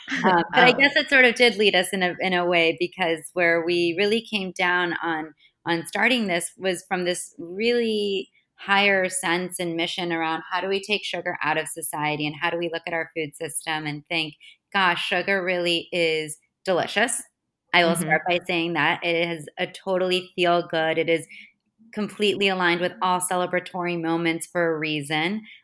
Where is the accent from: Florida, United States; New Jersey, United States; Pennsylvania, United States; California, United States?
Florida, United States; also born or lived in Boston; so I grew up in Florida and in Boston.